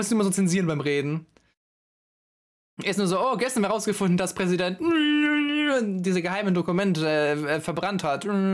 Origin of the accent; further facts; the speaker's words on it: Bavaria, Germany; Ich meine, wir kommen aus Bayern